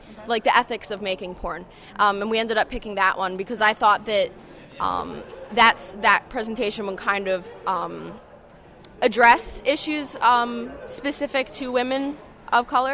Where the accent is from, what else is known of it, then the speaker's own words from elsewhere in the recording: Philadelphia, Pennsylvania, United States; I'm from Philadelphia.